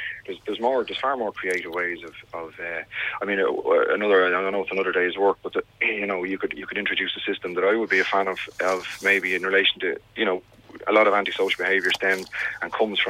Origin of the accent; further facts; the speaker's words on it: Dublin, Leinster, Ireland; when I was growing up in Finglas, and it's certainly the way I think it should be done.